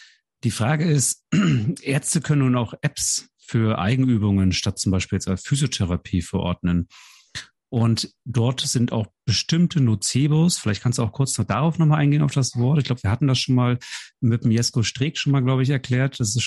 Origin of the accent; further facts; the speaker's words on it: Northern Germany, Germany; Also ich fühle mich da nicht wirklich angesprochen als Norddeutscher